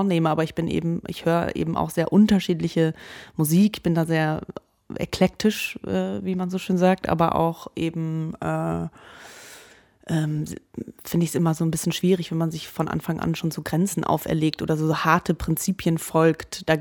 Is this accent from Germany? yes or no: yes; Germany; aber ich bin in Deutschland aufgewachsen, aber da geboren. Aber natürlich mit meiner amerikanischen Mutter